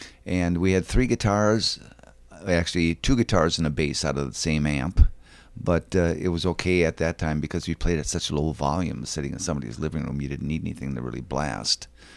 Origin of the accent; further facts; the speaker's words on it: Minneapolis, Minnesota, United States; I grew up in Minneapolis, actually a lot of areas of it. I spent most of my time in North Minneapolis. I graduated from Henry High School in 62.